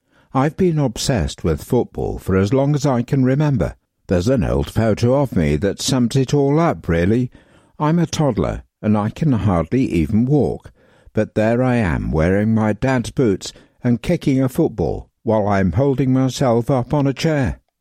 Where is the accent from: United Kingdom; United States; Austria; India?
United Kingdom; London; I played a lot of street football growing up in Wilston. I lived in a flat